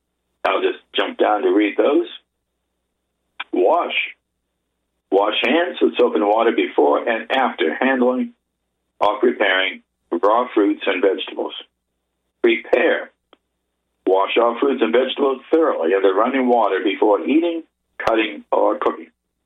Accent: Maryland, United States; They include my home state of Maryland and a number of others.

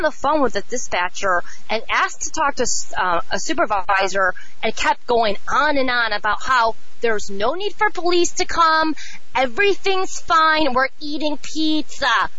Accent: Chicago, Illinois, United States; And I'm from Chicago, too.

